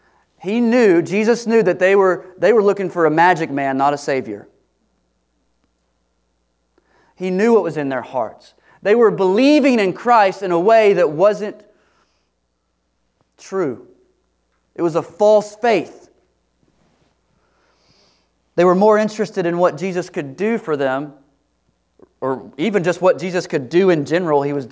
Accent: Dallas, Texas, United States; Dallas, Texas, where a lot of us grow up in church and we kind of have some relationship to church. We're from the Bible Belt, a lot of us.

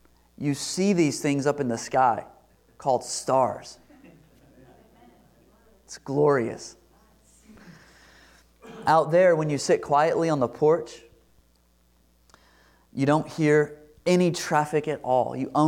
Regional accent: Eustis, United States; It's far away from the metropolis of even my hometown, Eustis, much less the great metroplex of Dallas-Fort Worth.

